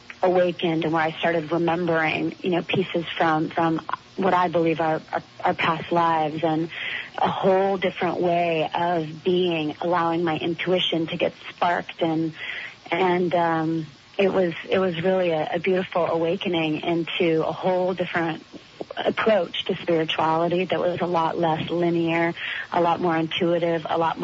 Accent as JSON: {"language": "English", "region": "California", "country": "United States", "tie": "born or raised there", "said": "I was raised here in California and grew up with loving parents, but in a pretty masculine environment."}